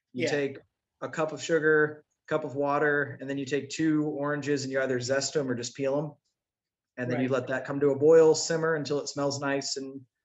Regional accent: Florida, United States; I am from Florida, if the shirt and the rest of the personality don't pull that up.

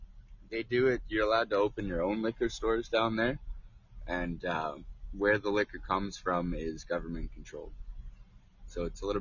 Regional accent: Alberta, Canada; I'm not sure about the different police officers running around here. I'm from Alberta

